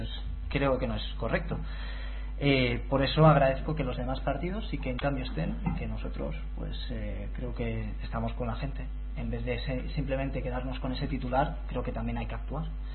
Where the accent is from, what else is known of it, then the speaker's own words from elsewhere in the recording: Barcelona, Catalonia, Spain; mi familia es de Andalucía, mi madre es de Jaén, mi padre es de Almería. Yo nací en Barcelona y bueno, pues ahí me he criado, he estudiado, he trabajado